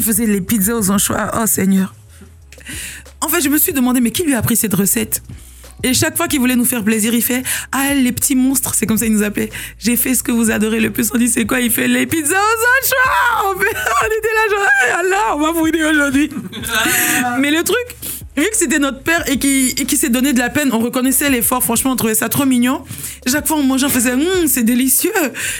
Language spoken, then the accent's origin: French; Benin; now in Senegal; Je suis née, j'ai grandi au Bénin, mes quatre grands-parents sont de quatre nationalités différentes, il y a le Nigeria, le Sénégal, le Togo et la France. Et vu que je suis née, j'ai grandi au Bénin, j'en ai aussi la nationalité.